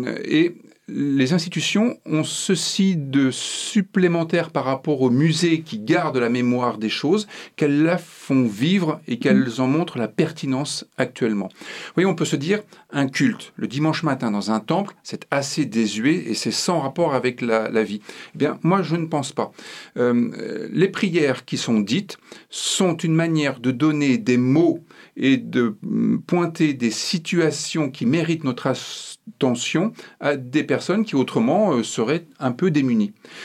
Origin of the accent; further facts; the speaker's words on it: France; Là, moi je suis un Français